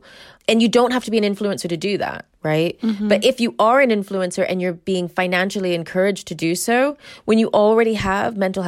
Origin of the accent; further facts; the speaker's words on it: United States; I also have a podcast called Psycho Mama, and I am American, but I've lived in this country like 30 years.